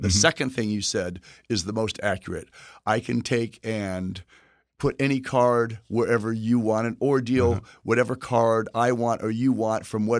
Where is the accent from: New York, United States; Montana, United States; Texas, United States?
Texas, United States; And depending on where you're from, like where I'm from Texas, you know, they pull out guns and they can hurt you.